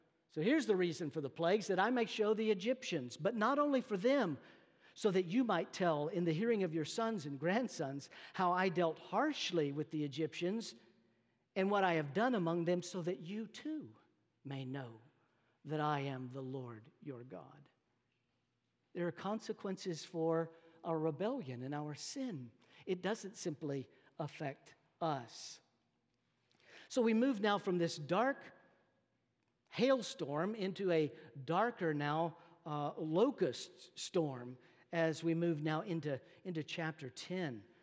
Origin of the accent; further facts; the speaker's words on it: Texas, United States; I come from North Texas, you know that. There are two certainties, two absolutes in North Texas.